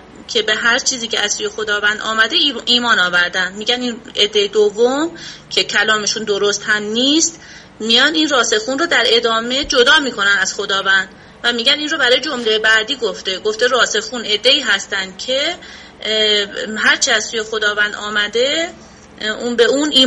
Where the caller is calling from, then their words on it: Iraq; از عراق هستم.